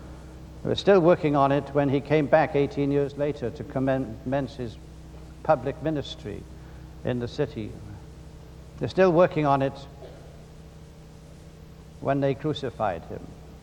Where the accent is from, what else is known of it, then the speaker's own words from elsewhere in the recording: Wales, United Kingdom; born there; As you can tell, I was born in Britain, little land of Wales.